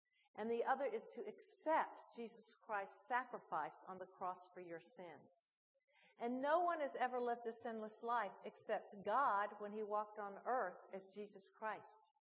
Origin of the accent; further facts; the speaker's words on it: the South, United States; growing up in the South in a church-going community, I had lived on an inherited faith, the faith of my parents